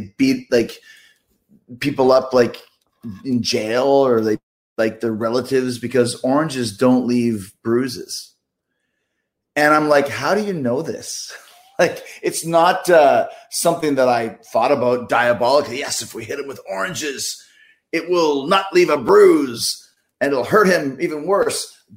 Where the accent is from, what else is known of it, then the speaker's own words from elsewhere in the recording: Canada; because I'm Canadian